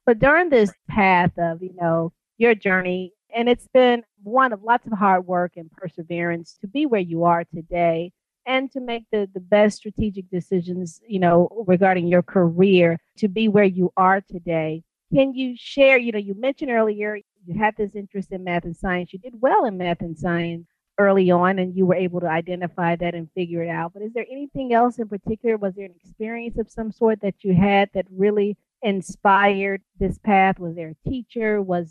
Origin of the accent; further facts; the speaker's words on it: Cleveland, Mississippi, United States; also born or lived in Detroit; born in Detroit, but I was raised in Mississippi, in the Delta, Cleveland, Mississippi.